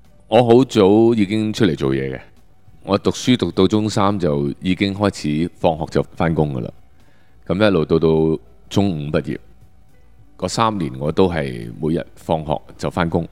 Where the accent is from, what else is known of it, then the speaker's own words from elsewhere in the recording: Chaozhou, Guangdong, China; 加上我哋潮州人咧，又比较重男轻女啲。